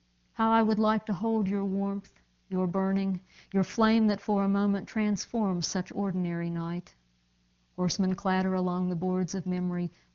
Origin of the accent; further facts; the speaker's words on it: West Virginia, United States; And where I grew up in West Virginia, in the mountains, in the summer with no air conditioning, it was hot in these little cinder block houses.